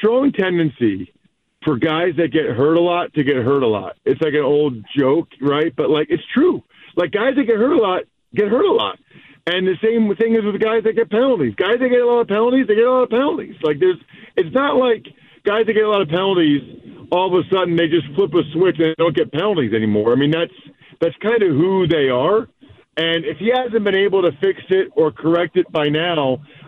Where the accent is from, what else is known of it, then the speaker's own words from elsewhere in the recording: Northeast, United States; It's so funny, too, because growing up in the Northeast, I have a tough time. I struggle with holidays in, like, other areas